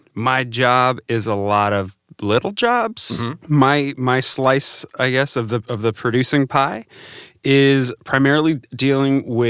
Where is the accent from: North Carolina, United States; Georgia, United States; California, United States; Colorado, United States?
California, United States; I am from Southern California.